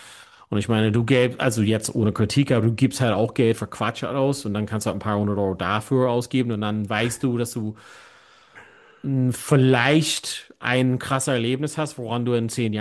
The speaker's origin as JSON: {"language": "German", "country": "Ireland", "said": "Auch als Ire, aber auch als Fan grundsätzlich."}